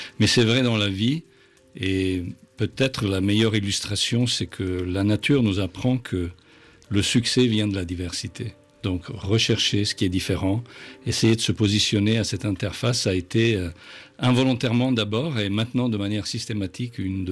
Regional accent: Catania, Sicily, Italy; born there; Je suis né à Catania, en Italie, d'un père grec et d'une maman de Florence.

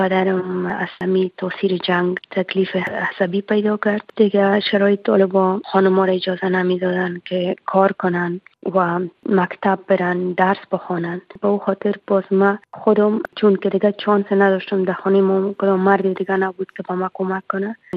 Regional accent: Afghanistan; now in Spain; در افغانستان یک چند سال تونستم درس بخونم، یک همه خوندن نوشتن به زبان دری یاد گرفتم. بعد از او باز از طریق یک موسسه غیر دولتی به ما کمک شد، مرا به اسپانیا آوردن.

